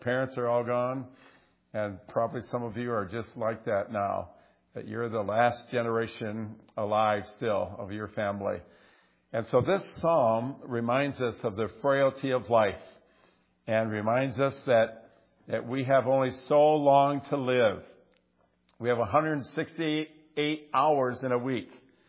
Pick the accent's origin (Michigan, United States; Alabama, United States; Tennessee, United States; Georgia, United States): Michigan, United States; Allen Park; A couple years ago, dear friends of mine that I grew up with in Allen Park at my home church, Intercity Baptist Church